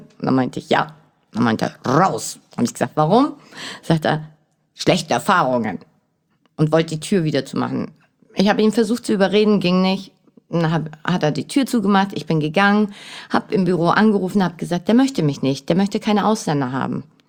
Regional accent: Turkey; Ich bin Türkin und ich bin in der Leitungsposition.

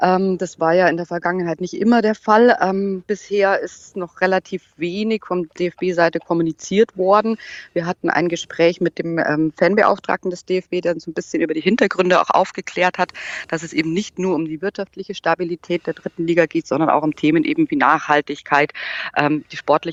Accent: Munich, Bavaria, Germany; ich komme aus München, bin seit 31 Jahren Löwenfan, bin jetzt 44 Jahre alt

